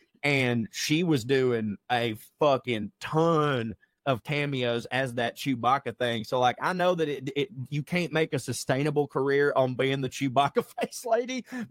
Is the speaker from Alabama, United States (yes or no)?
yes; Birmingham, Alabama, United States; Seen y'all live several times. I'm from Birmingham.